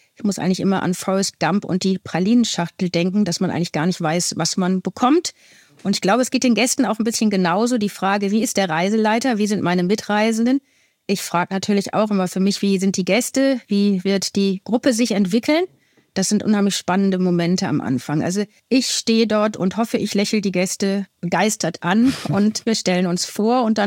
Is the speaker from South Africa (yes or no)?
yes; Cape Town, Western Cape, South Africa; Ja, das stimmt. Ich komme aus Kapstadt.